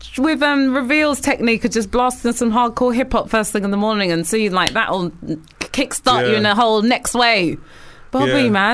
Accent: United Kingdom; But I think, like, obviously, we love to complain as British people.

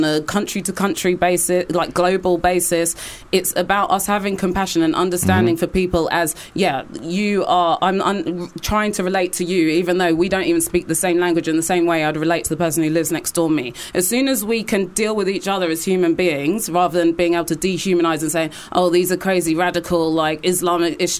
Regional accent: London, United Kingdom; Like, I don't feel as a Londoner that has defined my experience or how I reflect on London.

